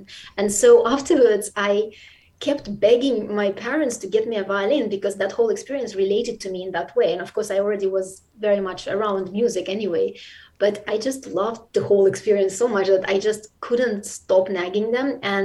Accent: Saint Petersburg, Russia; Actually, well, it's not fashionable right now, but I grew up in St. Petersburg in Russia.

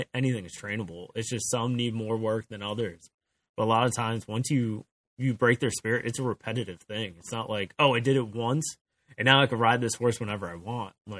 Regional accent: Sandyston, New Jersey, United States; So I grew up in Sandiston, right? So that was already, you know, we're far out there.

